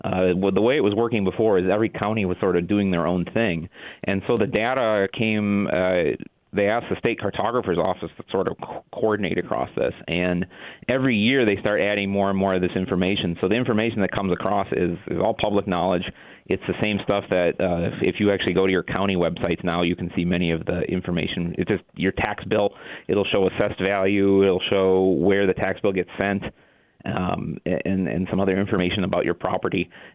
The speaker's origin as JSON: {"language": "English", "town": "Marshfield", "region": "Wisconsin", "country": "United States", "tie": "born or raised there", "said": "And I grew up in Marshfield area and had that perception."}